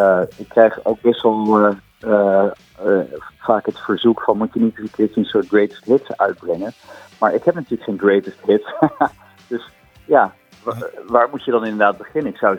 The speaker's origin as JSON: {"language": "Dutch", "town": "Rotterdam", "region": "South Holland", "country": "Netherlands", "said": "Kijk, ik kom natuurlijk uit Rotterdam."}